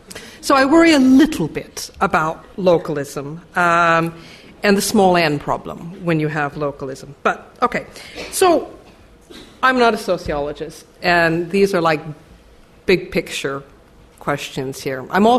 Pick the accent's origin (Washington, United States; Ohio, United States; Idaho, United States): Idaho, United States; I'm originally from Idaho, and my family has a cabin in the mountains of Idaho in a very small town